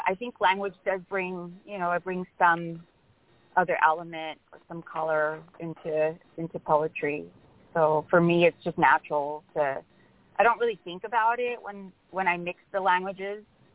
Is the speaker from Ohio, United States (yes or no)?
no; Los Angeles, California, United States; a friend had an art gallery in my hometown of El Torino in Northeast LA.